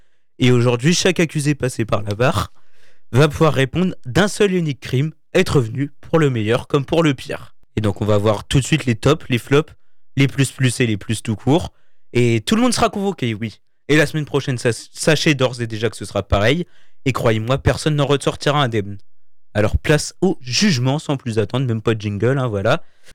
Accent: France; On est Français, faut être un peu chauvin parfois.

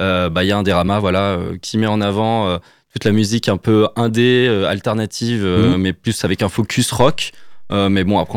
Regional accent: Paris, Île-de-France, France; je suis arrivé en décembre 2022, j'ai commencé en janvier 2023 à travailler pour Superformat, mais moi, je viens de Paris, de base.

